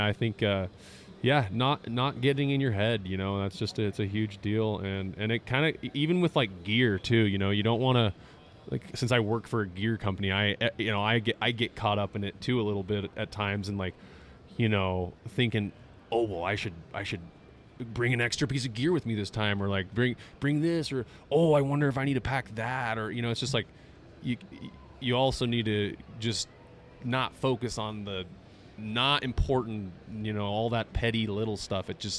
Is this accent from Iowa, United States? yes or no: no; Boise, Idaho, United States; I played some football at Boise State, actually. I grew up in Boise